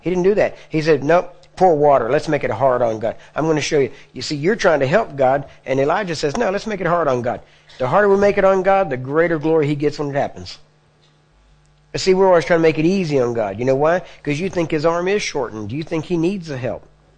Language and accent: English; the South, United States